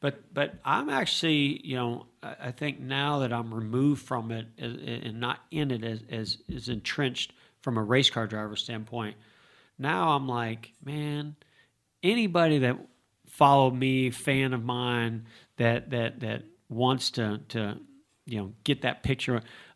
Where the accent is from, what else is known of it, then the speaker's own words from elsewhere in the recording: California, United States; Was it because I was from California?